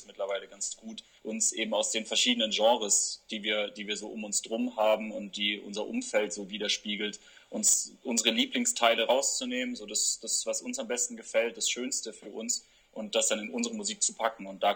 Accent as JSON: {"language": "German", "town": "Stuttgart", "region": "Baden-Württemberg", "country": "Germany", "said": "Wir sind aus Stuttgart. Das ist eine schöne Stadt im Süden, die, denke ich, die meisten Menschen kennen."}